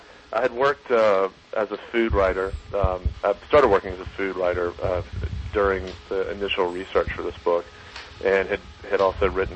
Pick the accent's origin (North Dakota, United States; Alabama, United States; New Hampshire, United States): Alabama, United States; Birmingham; my partner, Bryce Stevens, and I, we grew up together in Birmingham, Alabama